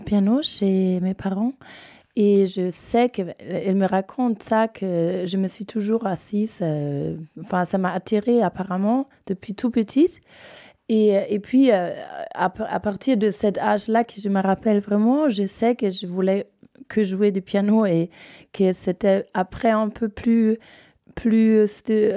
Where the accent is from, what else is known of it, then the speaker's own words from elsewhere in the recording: Munich, Bavaria, Germany; French is a second language; now in Paris, France; Je suis bavaroise de Munich.